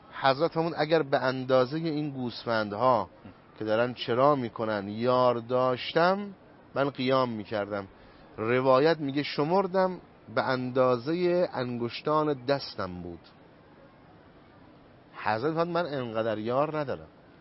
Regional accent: Qom, Iran; یکی از بزرگترین افتخارات من این است که در این شهر متولد شدم و در این شهر پرورش یافتم.

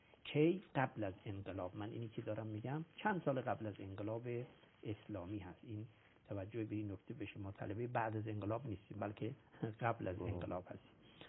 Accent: Mazandaran, Iran; now in Qom, Iran; واقع از دوره جوانیمون ساکن قم شدیم و الان خیلی سال هست، منتها اصالتا اهل مازندران هستم.

